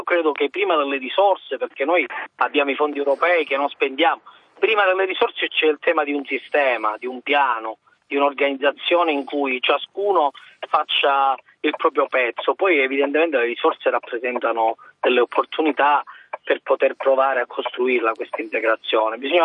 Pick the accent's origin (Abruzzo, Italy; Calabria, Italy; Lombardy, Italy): Calabria, Italy; Io devo dire però nello stesso tempo da calabrese che questa terra è una terra che poi sa anche esprimere grandi energie